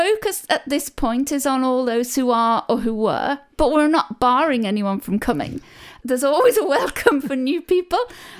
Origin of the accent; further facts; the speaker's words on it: England, United Kingdom; now in Ireland; I'm an Ursuline sister. I'm originally from England, and I came to Ireland 25 years ago now when I joined the Ursuline Sisters here.